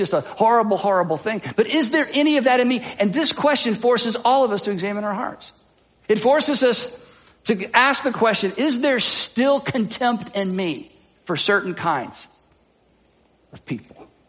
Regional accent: England, United Kingdom; because we're English people in the 21st century

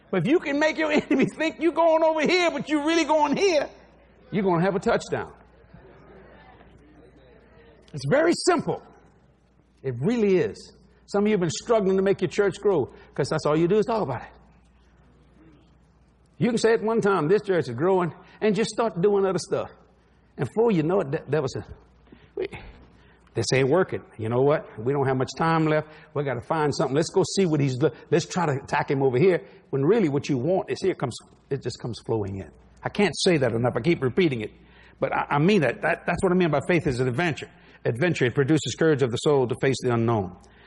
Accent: New Orleans, Louisiana, United States; I was raised in Algiers, Louisiana, which is the roughest borough of the city of New Orleans. I'm a Frenchman, I'm a Cajun, but I was raised in the Italian section of the Sicilian Italian section.

